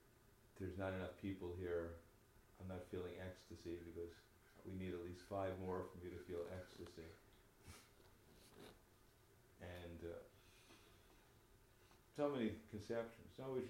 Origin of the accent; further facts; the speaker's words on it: United States; I was born a different one. They're Indian. I'm American.